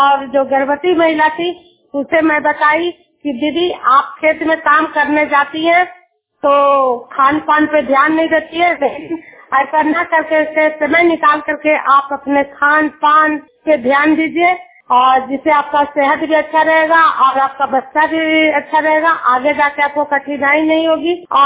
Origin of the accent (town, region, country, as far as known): Juniyar, Bihar, India